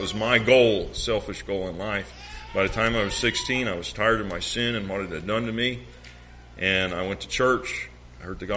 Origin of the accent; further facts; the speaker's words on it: Holt, Florida, United States; I got saved down in East Milton, Florida. I grew up in Holt, Florida, a community of about 500 people.